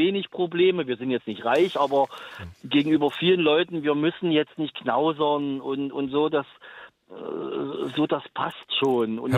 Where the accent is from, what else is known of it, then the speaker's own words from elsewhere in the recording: East Germany, Germany; in meine alte Heimat bin, ist eigentlich völlig banal. Also ich bin nach der Wende weggezogen, weil einfach die finanzielle Situation im Westen viel, viel attraktiver war wie im Osten.